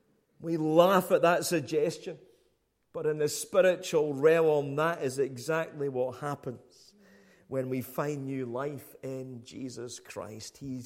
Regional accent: Crieff, Scotland, United Kingdom; I grew up back home in Crieff, always being known as

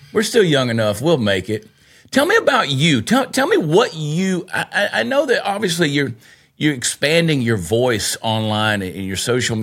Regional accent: New York, United States; You know, growing up in New York, bro, I mean, I got to agree.

